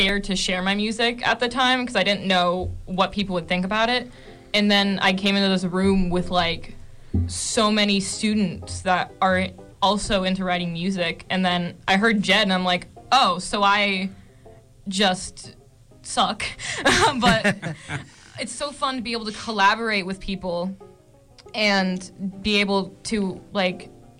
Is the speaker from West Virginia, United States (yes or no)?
yes; Follansbee, West Virginia, United States; also born or lived in Steubenville; I was born in Steubenville, but I lived in Virginia Beach for a couple years. But then we moved to Follinsby because that's where my family is and that's where my mom's from.